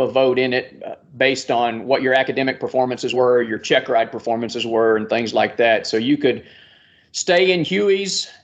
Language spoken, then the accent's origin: English; Malvern, Arkansas, United States; And then we also had my hometown of Malvern, Arkansas is known as the brick capital of the world.